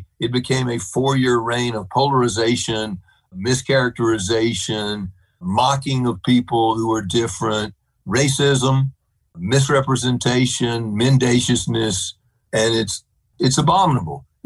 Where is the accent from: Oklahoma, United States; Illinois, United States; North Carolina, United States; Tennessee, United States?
North Carolina, United States; I grew up in North Carolina. I was fortunate to be raised by lovely people, my mom and dad.